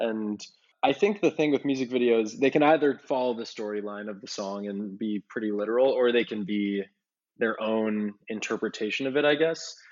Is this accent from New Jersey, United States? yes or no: no; New York City, New York, United States; I'm from New York City, so the first time I mowed a lawn was like in Nashville 2 years ago.